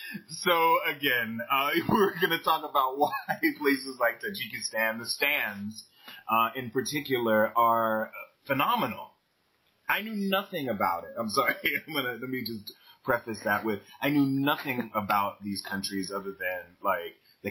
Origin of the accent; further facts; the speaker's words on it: United States; Well, I'm American.